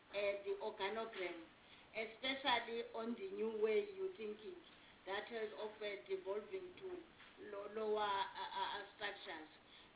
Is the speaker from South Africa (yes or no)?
yes; South Africa; But also because I've been around for some time as a South African, not necessarily as this member.